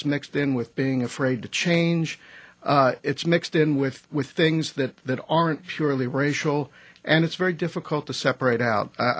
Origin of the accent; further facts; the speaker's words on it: Levittown, United States; Certainly when I was growing up in Levittown, there were people who I cannot imagine going into the voting booth and casting a vote for somebody like Barack Obama.